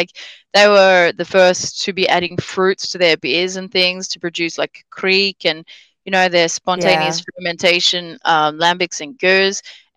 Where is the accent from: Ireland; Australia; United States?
Australia; accent: Australian; Australia.